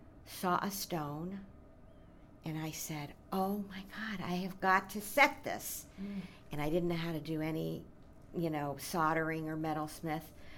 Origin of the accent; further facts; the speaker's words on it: Elmira, New York, United States; I have lived here for about 38 years. I grew up in Elmira, New York, a small town